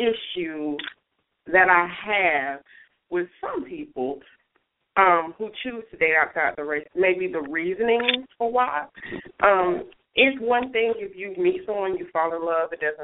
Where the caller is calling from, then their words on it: Georgia, United States; Hey, Dee Dee. … calling from Georgia.